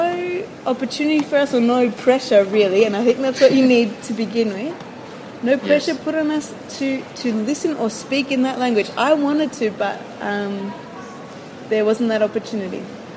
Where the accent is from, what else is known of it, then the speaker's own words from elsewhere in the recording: Australia; now in Chile; I'm from Australia, but I've been living in Chile for the last year.